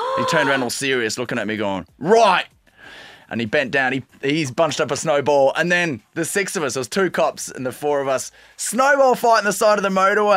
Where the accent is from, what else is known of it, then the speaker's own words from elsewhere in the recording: Australia; This is embarrassed about being Australian, about being a Clarkie.